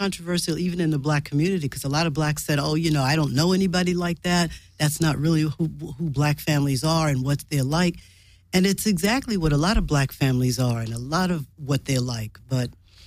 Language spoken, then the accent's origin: English; New York, United States; moved away as an adult; now in Los Angeles, United States; I grew up in New York.